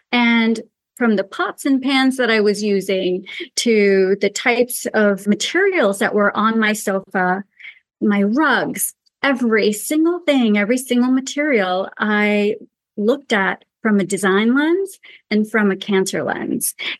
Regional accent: Pakistan; the ancient traditions I grew up with in Pakistan

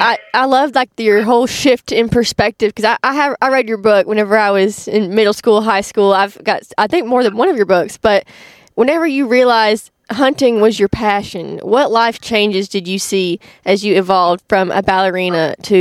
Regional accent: Arkansas, United States; I'm from Arkansas, so that's the bread and butter around here.

